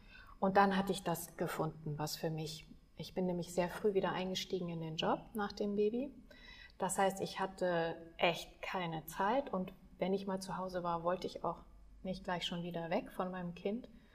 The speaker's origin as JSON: {"language": "German", "region": "Hamburg", "country": "Germany", "said": "ich komme aus Hamburg ursprünglich"}